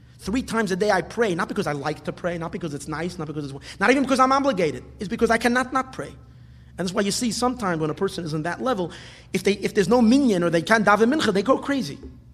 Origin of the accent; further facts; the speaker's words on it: United States; I'm a U.S. citizen. I'm an American.